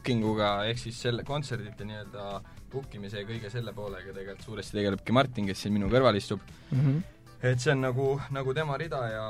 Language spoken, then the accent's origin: Estonian; Rapla, Rapla County, Estonia; mina olen Raplast pärit.